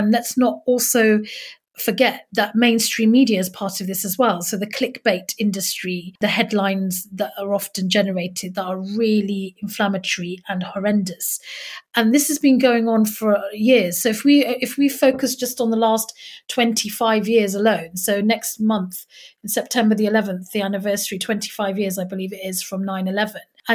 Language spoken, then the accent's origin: English; United Kingdom; I'm British